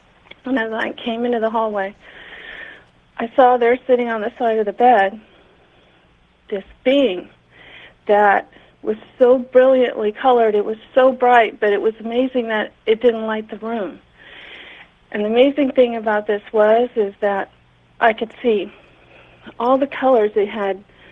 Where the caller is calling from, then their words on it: Huntington Beach, California, United States; Hi, George. This is … calling from Huntington Beach, California.